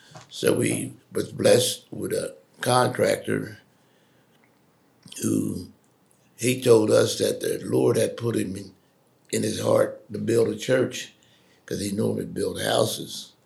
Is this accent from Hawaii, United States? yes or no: no; Westchester, New York, United States; I was not born in Kennett. I was born in Westchester, lived there for 18 years, and I spent 4 years in the Marine Corps.